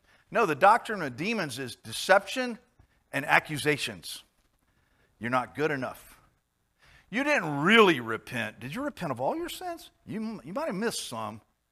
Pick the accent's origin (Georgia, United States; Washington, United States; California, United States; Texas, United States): Georgia, United States; years ago when I was growing up in the Baptist church down in Georgia in the Bible Belt